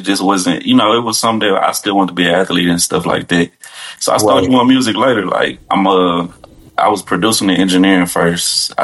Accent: Missouri City, Texas, United States; Man, I grew up in Houston, Texas. Well, outside, it's a little outskirt called Missouri City, formerly known as Mo City.

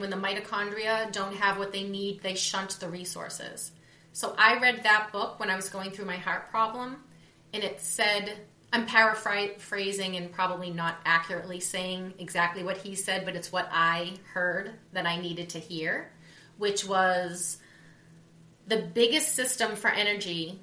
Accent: New England, United States; But what was interesting was I grew up in New England.

